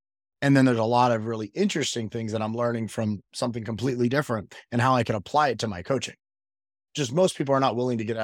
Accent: Miami, Florida, United States; I'm from Miami. I was a high school All-American.

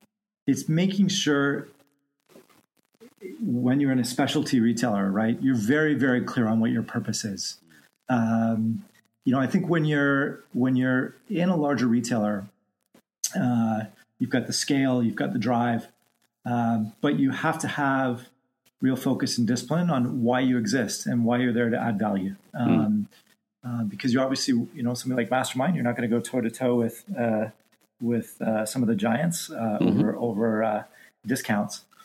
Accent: Bolton, Ontario, Canada; I grew up just north of the city here, a small town called Bolton, where I grew up. I moved all over the world supporting retailers, but Toronto and the greater Toronto area is home for me.

